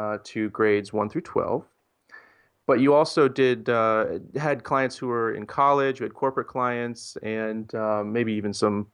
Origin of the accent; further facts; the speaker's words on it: the South, United States; Well, I, being from the South, did receive formal instruct